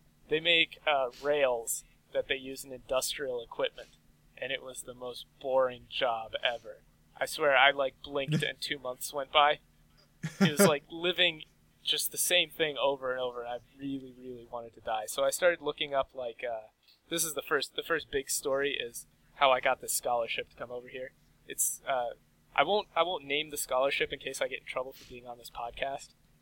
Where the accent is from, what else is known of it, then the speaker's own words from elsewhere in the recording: Ohio, United States; hey, I'm from Ohio